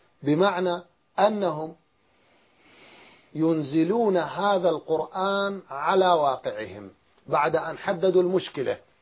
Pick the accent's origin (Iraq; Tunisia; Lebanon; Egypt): Iraq; أنا مثلا كعراقي، أنا مشكلتي الأكبر في العراق